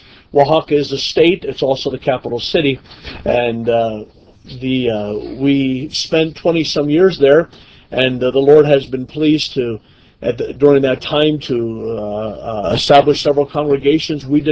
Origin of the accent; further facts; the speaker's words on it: Pottsville, Pennsylvania, United States; also born or lived in Middletown / Hershey / Hummelstown; I was born and raised in Pottsville, Pennsylvania, grew up in the Middletown, Hershey, Hummelstown area.